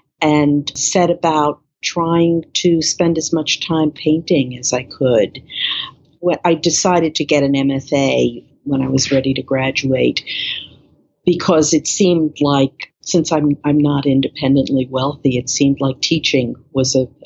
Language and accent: English; New York City, New York, United States; I grew up in New York City.